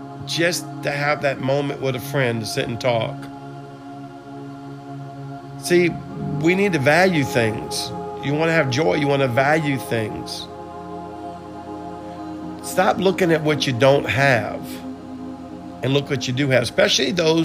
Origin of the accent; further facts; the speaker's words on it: New Orleans, Louisiana, United States; I'm from New Orleans. I mean, come on, this is what we're known for.